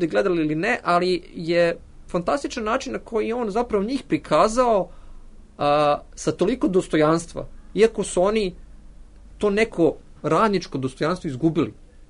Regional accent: Belgrade, Serbia; ja dolazim iz Beograda

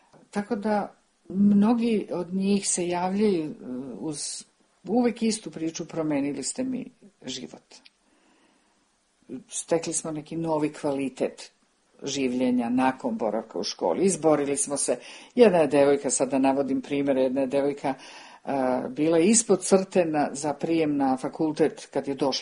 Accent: Belgrade, Serbia; moved away as an adult; zašto govorim Ekavicom. I kad sam objasnila da sam rođena u Beogradu, da sam živela tamo 44 godine

